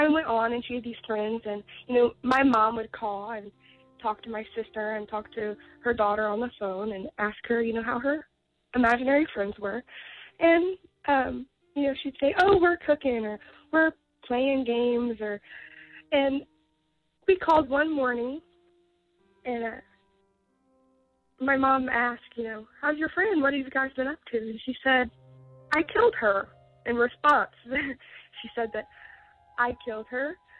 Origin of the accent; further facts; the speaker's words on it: Indiana, United States; I'm from Indiana.